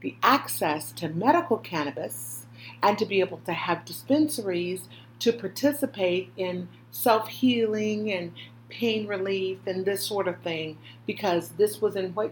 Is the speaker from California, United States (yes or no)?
yes; Oakland, California, United States; Well, I'm from Oakland as well.